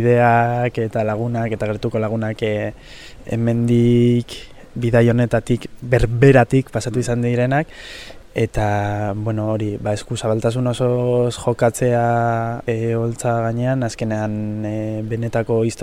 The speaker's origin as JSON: {"language": "Basque", "town": "Ermua", "region": "Basque Country", "country": "Spain", "said": "Ni ermuarra naiz, txikitatik ikasi dute euskeraz, eskolan, etxean ere naiz eta etxean haiek ondo ez jakin beti transmititu didate euskera."}